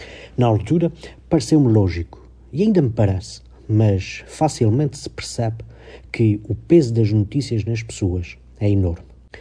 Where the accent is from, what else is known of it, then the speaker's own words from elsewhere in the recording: Portugal; Enquanto português, mesmo que não fosse católico